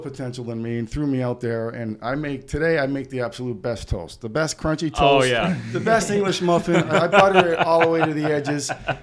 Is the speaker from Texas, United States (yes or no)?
no; Manchester, New Hampshire, United States; I grew up here in Manchester, New Hampshire, three blocks away from Pappy's Pizza.